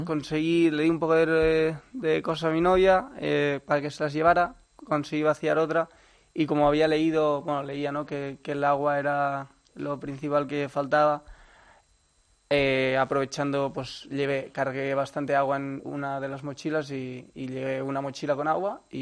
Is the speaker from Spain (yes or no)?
yes; Spain; oye, soy un español que está de vacaciones en Bali.